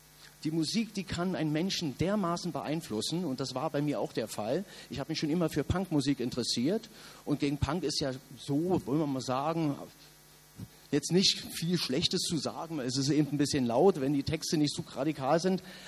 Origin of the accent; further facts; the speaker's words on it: East Berlin, Berlin, Germany; ich bin in der DDR groß geworden, hier in Ostberlin